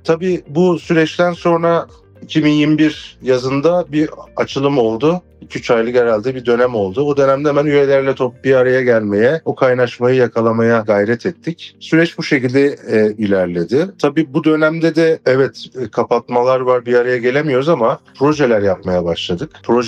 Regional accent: Gaziantep, Turkey; Gaziantepliyim. 38 yaşındayım.

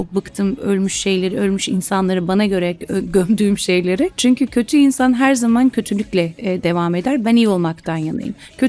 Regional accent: Beyoğlu, Istanbul, Turkey; Aşığım Beyoğlu'na ben. Çok seviyorum. Ve hala da korunmasından yanayım. Oralarda büyüdüm

